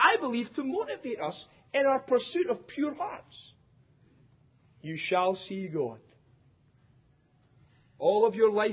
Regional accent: Scotland, United Kingdom; being a Scotsman

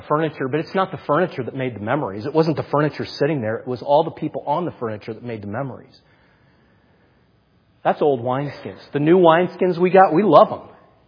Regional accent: Ohio, United States; helped me move that couch out of the home I grew up in Ohio.

